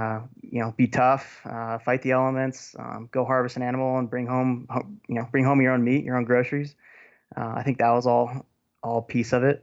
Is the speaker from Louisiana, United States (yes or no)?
no; Washington, United States; moved away as an adult; now in Montana, United States; I grew up in Western Washington, grew up hunting black-tailed deer rifle, and then kind of came over to Montana on a whim on a scholarship for school